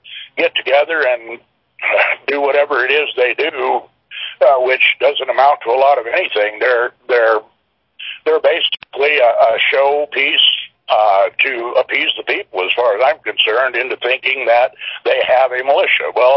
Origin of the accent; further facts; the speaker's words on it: Spokane, Washington, United States; But Washington is my home state, and I grew up here in Spokane, and am blessed to be back in my home area now.